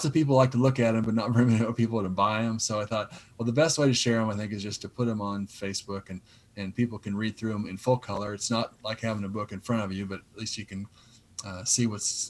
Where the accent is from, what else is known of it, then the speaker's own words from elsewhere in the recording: Kansas, United States; This is my hometown, you know, and so it's not just about Aggieville. It's about really the founding of the town.